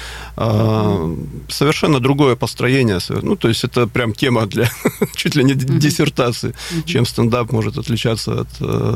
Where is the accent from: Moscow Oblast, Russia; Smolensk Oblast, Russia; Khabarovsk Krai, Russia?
Khabarovsk Krai, Russia; Khabarovsk; now in Krasnodar, Russia; Я коренной хабаровчанин по рождению, который 38 лет прожил там.